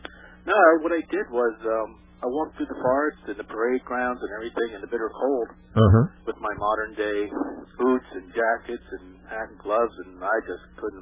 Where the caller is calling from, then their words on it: New Jersey, United States; I was sick from Jersey.